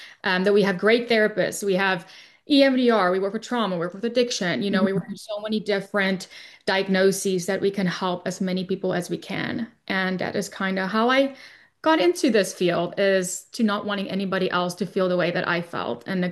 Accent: South Africa; moved away as an adult; now in United States; I was born and raised in South Africa for 18 years

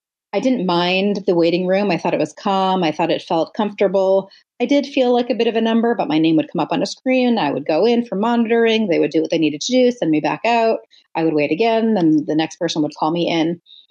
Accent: New York, United States; now in Manhattan, United States; I grew up in Westchester. I've been living in Manhattan now for 20 plus years.

